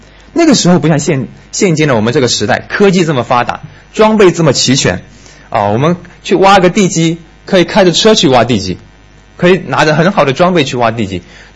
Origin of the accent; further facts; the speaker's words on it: Wenzhou, Zhejiang, China; 那么台风我记得它是非常害怕的，源自于四岁的时候我们家乡遭遇了一场前所未有的大台风，死伤无数，就是94年。